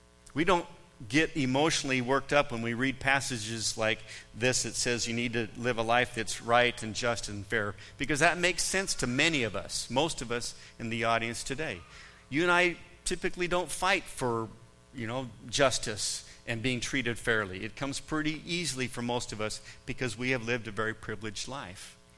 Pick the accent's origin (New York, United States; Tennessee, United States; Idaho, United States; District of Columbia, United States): Idaho, United States; Boise; I grew up in Boise, Idaho. in the 60s and the 70s.